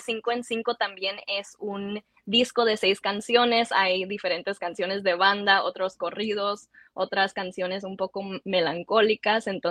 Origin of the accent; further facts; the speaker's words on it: United States; now in Los Angeles, United States; yo crecí, aunque yo vivo en Los Ángeles, crecí en un pueblo, se puede decir, un town muy gringo. O sea, era la única mexicana en mi escuela, la única que hablaba español.